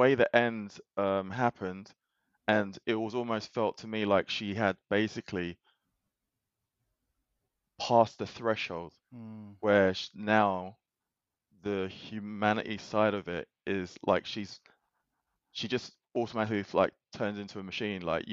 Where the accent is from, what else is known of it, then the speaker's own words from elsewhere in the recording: United States; Like, I'm American, and that's all I can answer.